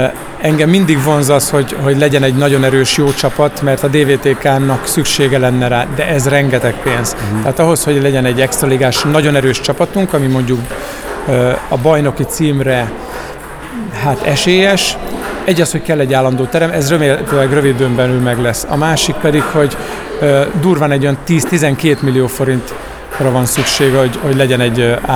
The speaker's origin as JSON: {"language": "Hungarian", "town": "Miskolc", "region": "Borsod-Abaúj-Zemplén", "country": "Hungary", "tie": "born or raised there", "said": "Borzasztóan sajnálom, hogy nincs erős foci Miskolcon, mert hát én is abban nőttem fel, hogy itt 20-22 ezer ember volt még a 90-es években is egy Újpest meccsen."}